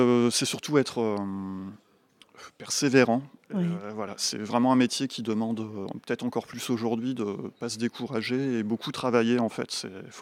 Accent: Reims, Grand Est, France; Pas très loin, je suis de Reims.

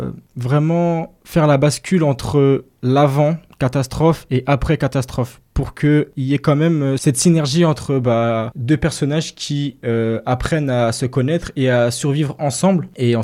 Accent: Île-de-France, France; moved away as an adult; Je suis un gamin de l'Île-de-France, j'ai grandi en région parisienne, je suis arrivé dans la Marne à l'âge de 18 ans.

